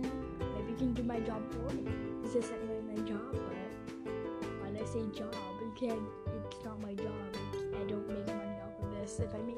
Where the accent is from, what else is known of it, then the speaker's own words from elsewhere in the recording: United States; If you can't tell, I'm American.